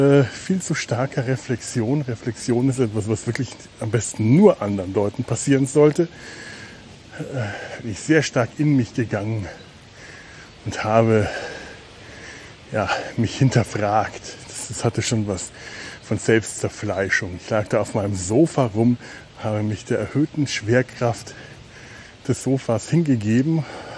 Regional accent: Cologne, North Rhine-Westphalia, Germany; Denn dafür hat man ihn ja als Kölner oder Kölnerin, ich weiß nicht.

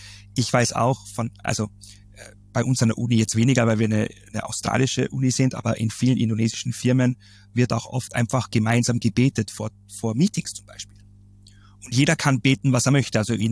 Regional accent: Istanbul, Turkey; ich bin auch in Istanbul aufgewachsen

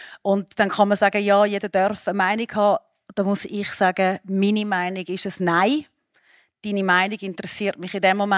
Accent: Ticino, Switzerland; Man hat, den Meer habe ich eben nicht gekannt und ich bin im Tessin aufgewachsen.

